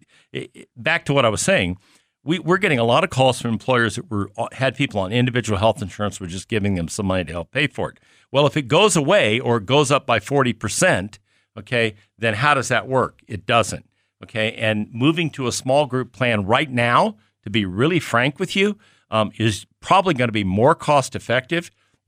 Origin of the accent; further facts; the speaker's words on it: Kansas City, Missouri, United States; Kansas City, where this broadcast originates from, one of our 140-some markets around the country, but my hometown